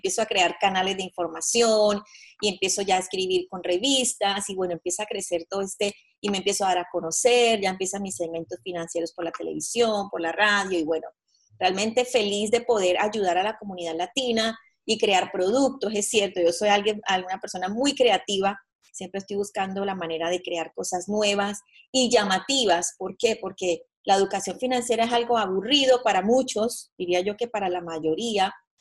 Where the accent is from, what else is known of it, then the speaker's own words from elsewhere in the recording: Colombia; moved away as an adult; now in United States; me vine de Colombia, soy colombiana, siempre en busca de un sueño